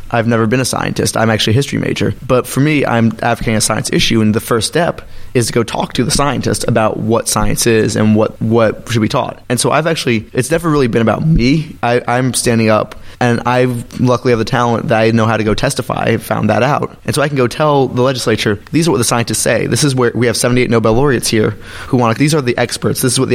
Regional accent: Baton Rouge, Louisiana, United States; for me, I grew up in Baton Rouge, mm-hmm. and I went to a magnet school that was fairly accepting

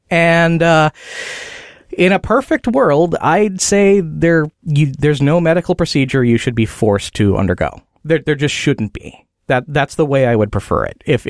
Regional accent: Palatine, Illinois, United States; Palatine, Illinois is where I'm from. That is actually my hometown.

